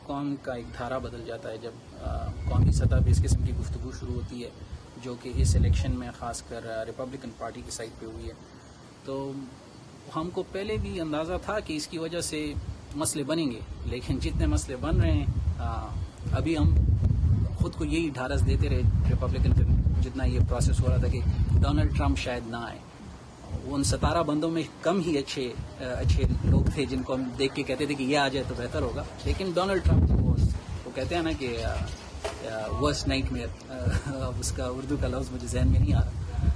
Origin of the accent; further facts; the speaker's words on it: Peshawar, Khyber Pakhtunkhwa, Pakistan; moved away as an adult; now in Cleveland, United States; میرا تعلق پشاور سے ہے. میری ساری زندگی، میری ایجوکیشن پشاور میں ہوئی ہے. میں یہاں پہ ریزیڈنسی کرنے آیا ہوں کلیولینڈ میں. پچھلے میرا خیال ہے 2 سال سے، 2014 سے میری رہائش ہے. I am N immigrant.